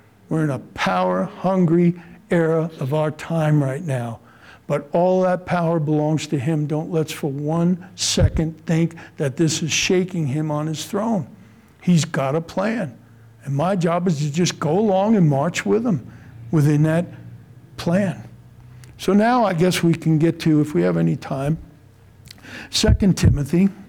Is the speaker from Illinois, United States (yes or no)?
no; New York, United States; I'm Irish, New York, cop.